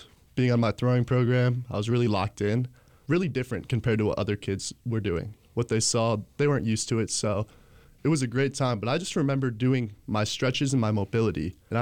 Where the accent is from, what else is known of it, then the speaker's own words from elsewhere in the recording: Boyne, United States; Very small town. Have about 400 kids in our school.